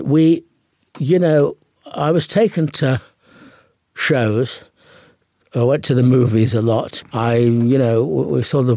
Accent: Manchester, North West England, United Kingdom; I grew up in Manchester.

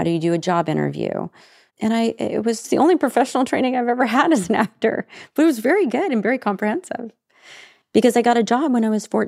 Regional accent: Nashville, Tennessee, United States; Because all those things I learned about being a kid were just formed by growing up in Nashville.

